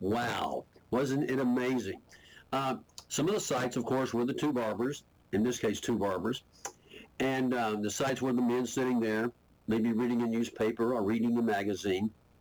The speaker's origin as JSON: {"language": "English", "town": "Murfreesboro", "region": "Tennessee", "country": "United States", "said": "I'm from Murfreesboro, Tennessee."}